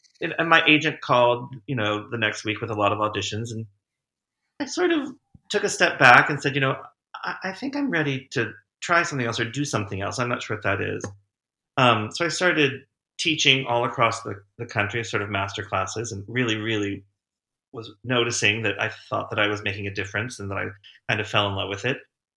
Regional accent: Winchester, Virginia, United States; And the crazy thing is that I grew up in Winchester, Virginia, where Shenandoah is located.

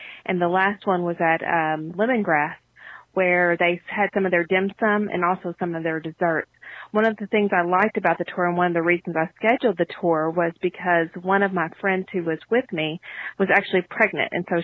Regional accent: Kentucky, United States; And so he asked us, where are you guys from? And we said, you know, Kentucky.

